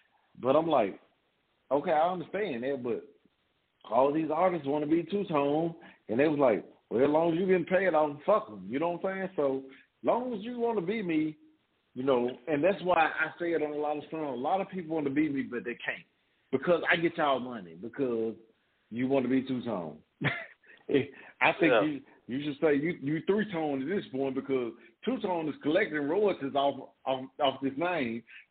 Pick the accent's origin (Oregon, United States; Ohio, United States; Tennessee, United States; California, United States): Tennessee, United States; Memphis; You know, I'm from South Memphis. Magnolia's in South Memphis. I don't think the dude knew I was from South Memphis.